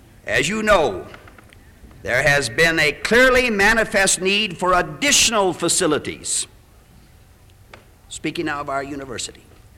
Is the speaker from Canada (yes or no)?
no; Midwest, United States; born there; and I might add that I was born in the Midwest and live here.